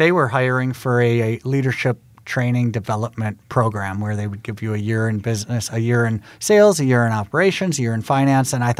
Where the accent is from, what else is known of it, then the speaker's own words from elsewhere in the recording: Milwaukee, Wisconsin, United States; I actually used the fact that I was from Milwaukee to try to get an in with GE Healthcare.